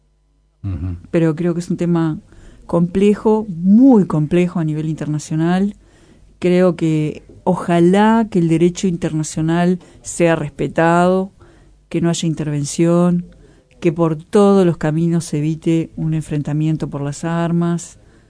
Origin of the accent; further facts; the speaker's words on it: San Gregorio de Polanco, Tacuarembó, Uruguay; Volvería siempre al San Gregorio de mi infancia, en Tacuarembó.